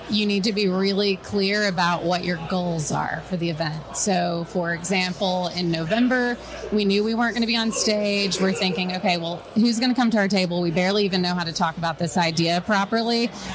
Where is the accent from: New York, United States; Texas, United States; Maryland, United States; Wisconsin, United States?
Texas, United States; Longview; we're originally from Texas. I live in our hometown of Longview.